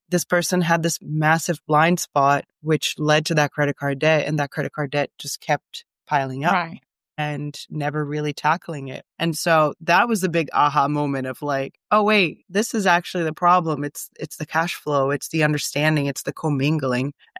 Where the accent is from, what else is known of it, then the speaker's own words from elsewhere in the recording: Brazil; English is a second language; now in United States; I'm an immigrant in America. I came from Brazil.